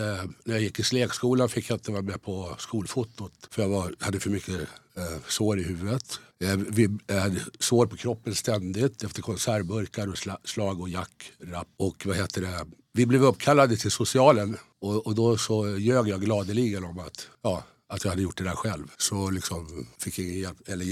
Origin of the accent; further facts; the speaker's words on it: Uppsala, Uppsala County, Sweden; born there; Jag är född i Uppsala på 50-talet. Jag är 65 år nu, så jag födde 1959.